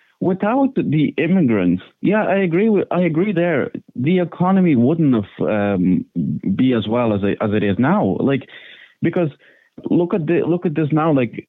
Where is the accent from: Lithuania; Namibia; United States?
Lithuania; now in Ireland; Lithuania.